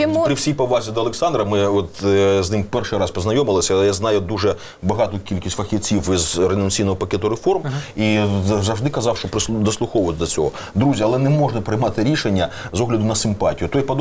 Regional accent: Dnipro, Dnipropetrovsk Oblast, Ukraine; я з Дніпра

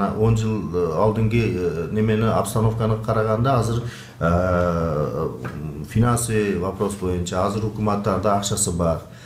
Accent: Uch-Korgon, Batken Region, Kyrgyzstan; born there; Эми биз ушу Кыргызстанды ушу Уч Короондо шакта төрөлгөнмүн 60-чы жыл.

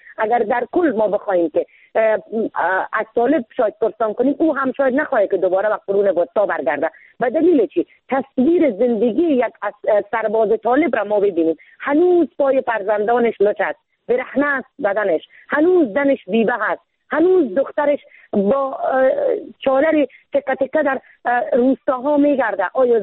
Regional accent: Afghanistan; من زن افغان هستم

